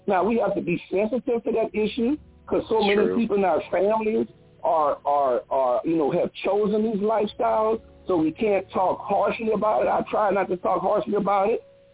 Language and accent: English; New Orleans, Louisiana, United States; You know, at one time, like I'm from New Orleans, and a lot of New Orleans people in the 1940s and 50s, they all went to California.